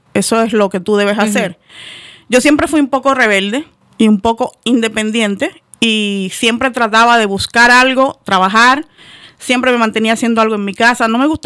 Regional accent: San Pedro de Macorís, Dominican Republic; Estudiaba en un colegio franciscano de monjas de mi pueblo, San Pedro de Macorís, el Colegio Cristo Rey.

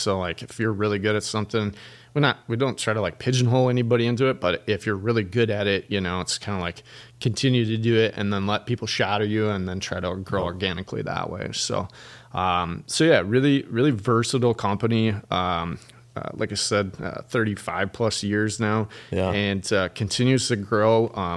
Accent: Plainview, Minnesota, United States; Plainview, Minnesota.

